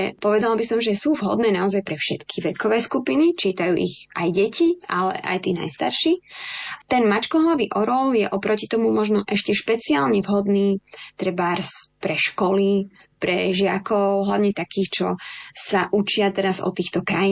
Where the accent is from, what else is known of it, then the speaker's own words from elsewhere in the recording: Spiš, Slovakia; sú naopak príbehy zo Spiša, z môjho rodného kraja.